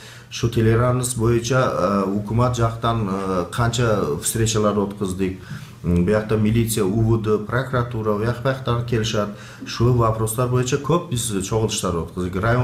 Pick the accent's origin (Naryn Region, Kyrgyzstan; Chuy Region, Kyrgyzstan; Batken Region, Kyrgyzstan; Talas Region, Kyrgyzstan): Batken Region, Kyrgyzstan; Uch-Korgon; born there; Эми биз ушу Кыргызстанды ушу Уч Короондо шакта төрөлгөнмүн 60-чы жыл.